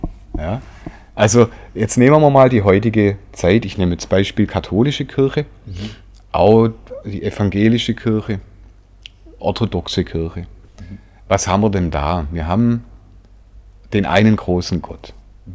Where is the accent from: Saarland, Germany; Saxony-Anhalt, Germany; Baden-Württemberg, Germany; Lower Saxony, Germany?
Baden-Württemberg, Germany; Schwäbisch Gmünd; Jetzt bei uns in Schwäbisch Gmünd gibt es ein Hölltal.